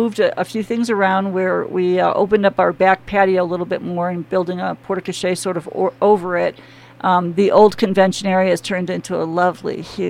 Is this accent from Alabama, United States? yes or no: no; Chicago, Illinois, United States; now in Trinidad, United States; My background here in Trinidad, I'm originally from Chicago, came here